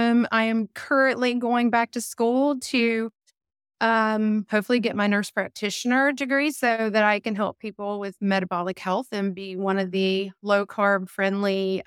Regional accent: West Virginia, United States; I'm like, that's the South. I'm originally from West Virginia.

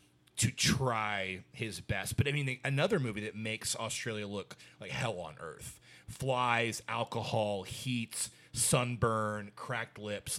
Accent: Indiana, United States; also born or lived in Wisconsin; I worked at a grocery store every summer, and I grew up in Indiana.

